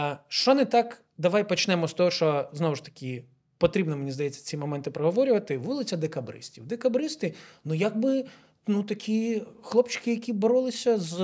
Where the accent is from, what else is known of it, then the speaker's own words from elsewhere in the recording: Zhytomyr, Zhytomyr Oblast, Ukraine; now in Kyiv, Ukraine; тому що я як людина з Житомира, знаєш, коли ти переїжджаєш кудись в центра, ти такий, ну, це все інше, це вже периферія.